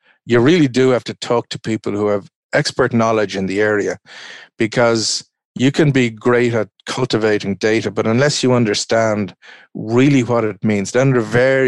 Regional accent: Ireland; I'm an Irishman

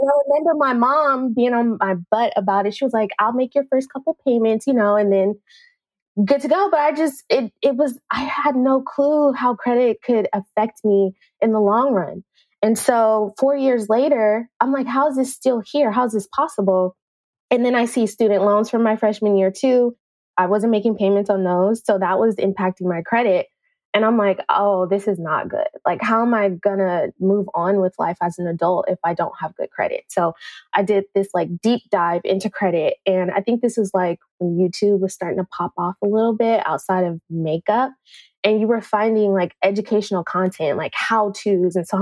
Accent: Oakland, California, United States; I grew up in East Oakland where I've seen businesses close and houses foreclosed

